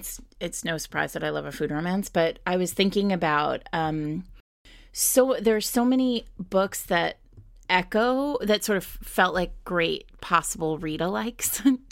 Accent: New England, United States; See, this is me. This is a New Englander.

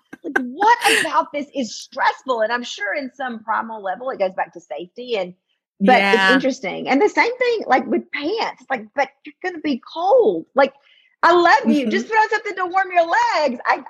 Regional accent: the South, United States; So, I mean, obviously I grew up in the South.

